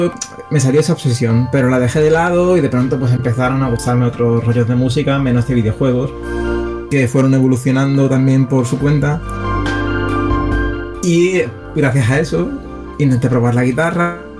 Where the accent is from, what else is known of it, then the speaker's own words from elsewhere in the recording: Seville, Andalusia, Spain; aparte soy de Sevilla, así